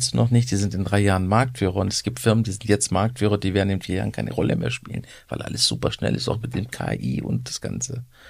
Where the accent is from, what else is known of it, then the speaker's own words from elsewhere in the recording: Turkey; now in Germany; Also ich bin Türke, wissen ja alle